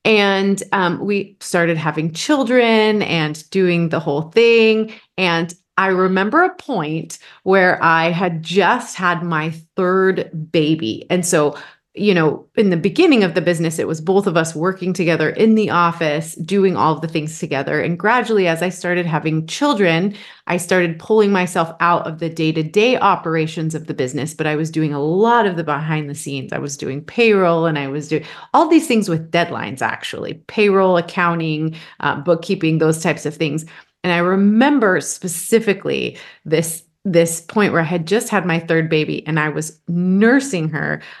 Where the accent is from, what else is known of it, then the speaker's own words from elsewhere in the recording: Texas, United States; now in Idaho, United States; So I was born and raised in Texas. I never thought I'd leave Texas until my husband, this super proud Idahoan, showed up and talked about this place called Idaho